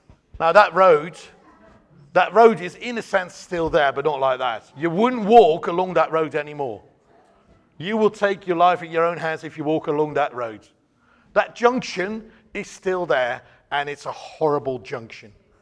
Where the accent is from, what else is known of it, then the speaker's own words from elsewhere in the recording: Netherlands; English is a second language; moved away as an adult; But when I was a child, we didn't have double-decker trains. So even since I moved here 33 years ago from Holland, that has changed.